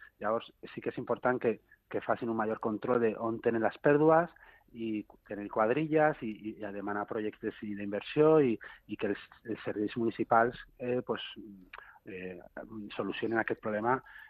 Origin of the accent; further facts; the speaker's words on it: Jesús, Catalonia, Spain; I poso un exemple a Jesús, jo soc de Jesús